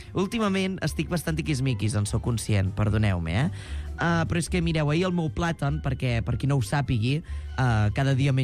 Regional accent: Solsona, Catalonia, Spain; Berto Romero és de Cardona, el poble veí de Solsona, és a dir, del meu poble

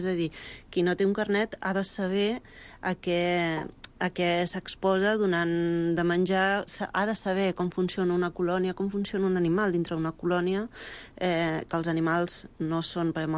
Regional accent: Sant Boi de Llobregat, Catalonia, Spain; jo he vist que el meu poble, Sant Boi, doncs està...

